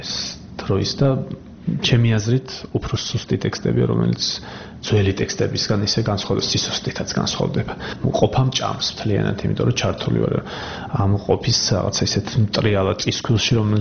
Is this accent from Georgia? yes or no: yes; Abkhazia, Georgia; ეს არის აფხაზეთის თემა, ჩემი ბავშვობის თემა